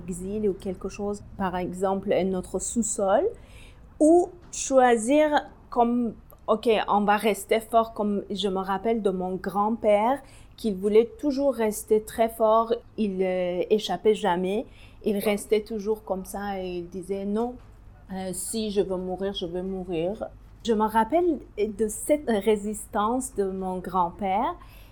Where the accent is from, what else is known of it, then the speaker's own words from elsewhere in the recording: Tehran, Tehran Province, Iran; born there; French is a second language; Je suis née à Téhéran pendant la guerre l'Iran-l'Irak.